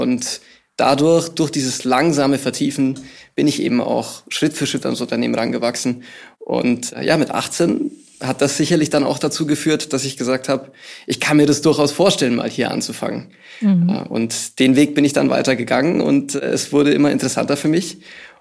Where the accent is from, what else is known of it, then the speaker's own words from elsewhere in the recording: Schwabmünchen, Bavaria, Germany; ich bin in Schwabünchen aufgewachsen. Das ist der Ort, an dem auch das Unternehmen seinen Hauptsitz hat.